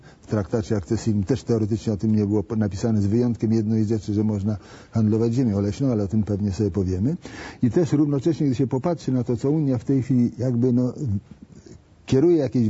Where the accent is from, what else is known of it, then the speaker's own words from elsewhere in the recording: Warsaw, Masovian Voivodeship, Poland; Ja jestem no warszawiakiem, wcielonym troszeczkę, mieszkałem pod Warszawą, tam się moi rodzice urodzili, a teraz Stara Miłosna jest w Warszawie.